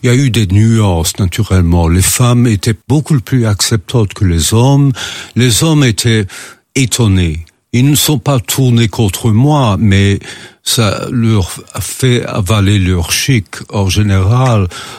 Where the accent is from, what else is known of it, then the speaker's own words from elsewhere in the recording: Belgium; je suis quand même embarrassé parce que je suis belge.